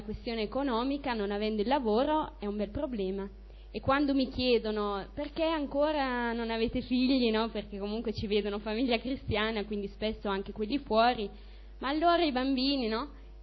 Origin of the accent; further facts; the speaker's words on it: San Marino; Io sono di San Marino e penso che la situazione comunque sia come quella italiana.